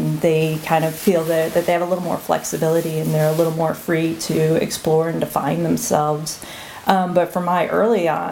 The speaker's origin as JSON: {"language": "English", "region": "Midwest", "country": "United States", "said": "I was young. I was underexposed. I was from the Midwest."}